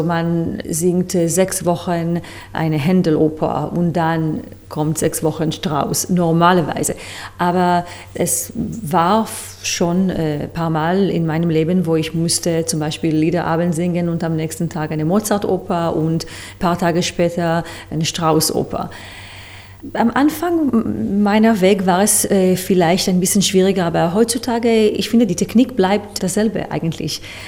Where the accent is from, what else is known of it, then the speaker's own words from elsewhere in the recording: Israel; German is a second language; Ich komme aus Israel, das ist meine Heimat. Ich verbringe aber viel Zeit in Wien und in den letzten Jahren auch in London.